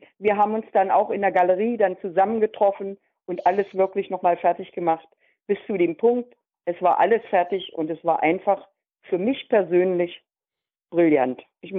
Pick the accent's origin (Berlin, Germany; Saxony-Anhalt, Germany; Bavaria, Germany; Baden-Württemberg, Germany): Saxony-Anhalt, Germany; Magdeburg; Noch nie gesehen, bin Magdeburger, noch nie gesehen.